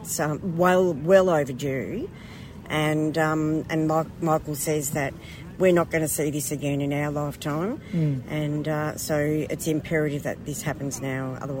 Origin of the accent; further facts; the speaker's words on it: Geelong, Victoria, Australia; now in Noosa, Australia; But I was raised in Geelong through Stolen Generation.